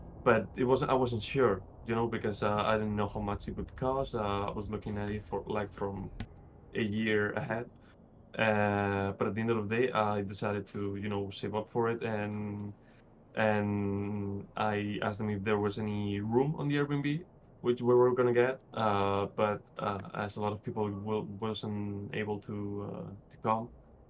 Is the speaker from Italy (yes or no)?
no; Barcelona, Catalonia, Spain; I mean, I'm from Barcelona, Spain, and we have a really big manga convention every year.